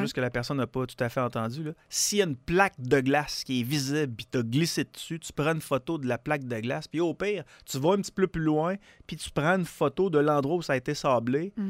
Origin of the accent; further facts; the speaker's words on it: Quebec, Canada; Puis on dirait qu'en tant que Québécois, on a toujours été habitué d'entendre ça.